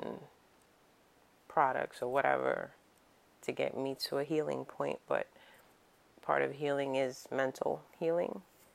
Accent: New York, United States; So I grew up here in New York, but I've never seen race play out the way it has been

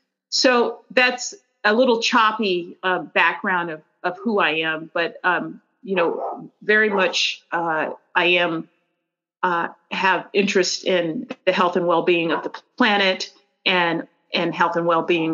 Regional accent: Brooklyn, New York, United States; also born or lived in Washington, D.C.; so I grew up in primarily on the East Coast in Washington, D.C., in New York, mainly in Brooklyn, New York.

